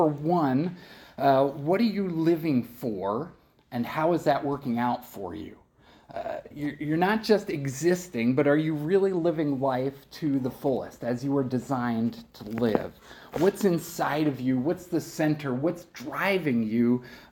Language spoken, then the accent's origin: English; New Jersey, United States; I never understood growing up in South Jersey what it was like in those whiteout snowstorms.